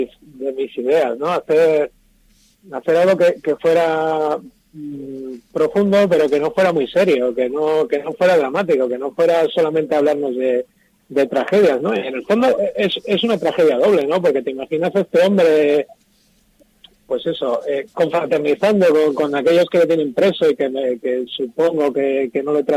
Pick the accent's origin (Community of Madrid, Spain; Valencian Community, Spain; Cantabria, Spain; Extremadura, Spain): Cantabria, Spain; yo no soy de la Vega, pero soy cántabro, soy de Cerro de la Vega.